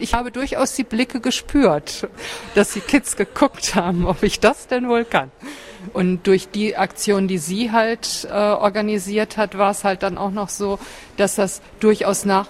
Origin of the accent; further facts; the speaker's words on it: West Germany, Germany; ich bin aus Westdeutschland, bei uns hieß das Jungschar.